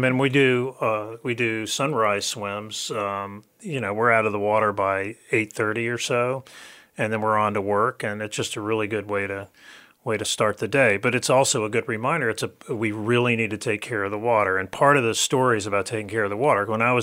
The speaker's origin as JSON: {"language": "English", "town": "Brooklyn", "region": "New York", "country": "United States", "tie": "born there", "said": "I think it was because I was born on Shore Road in Brooklyn on the Hudson River. I think I could hear it from my crib, and that just programmed me for the rest of my life."}